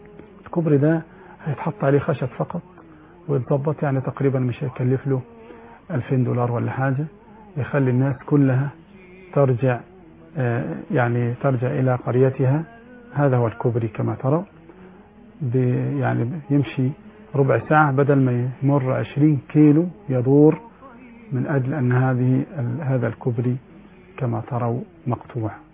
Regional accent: Egypt; والملك اللي راكب قدامها هو القيادة طبعا على اليمين هناك عكس عندنا في مصر.

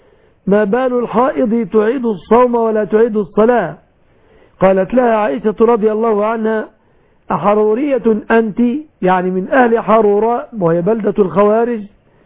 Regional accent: Egypt; بلادنا مصر

